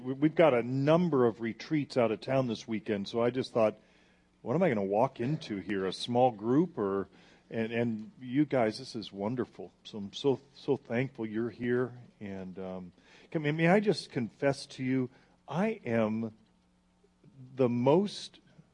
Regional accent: Arizona, United States; It's Arizona. It's Arizona. We're from Arizona. It's like we're cursed.

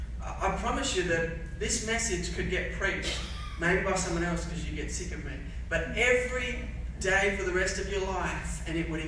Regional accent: Smithton, Tasmania, Australia; I'm from the little town called Smithton up the top left corner. I grew up on a dairy farm, milking lots and lots of cows, not by hand.

